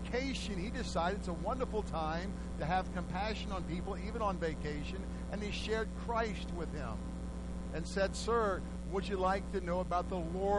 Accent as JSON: {"language": "English", "country": "Canada", "tie": "born there"}